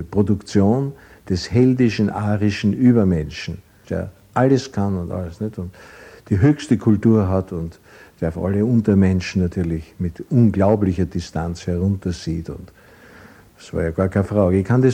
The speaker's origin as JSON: {"language": "German", "region": "Vienna", "country": "Austria", "lives_now": "Eisenstadt, Austria", "said": "ich war kein Bauernsohn, ich war ein Wiener. Ne? Eigentlich ein Wiener, den es nach Eisenstadt verschlagen hat. Viel zu jung."}